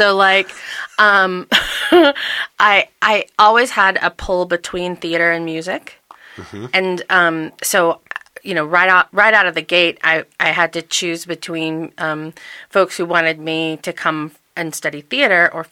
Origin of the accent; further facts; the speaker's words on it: Texas, United States; also born or lived in Little Rock, Arkansas; now in Colorado, United States; So I grew up in Texas, although I wasn't born there. I was born in Little Rock, Arkansas. My mom was in the Air Force, and she was stationed there.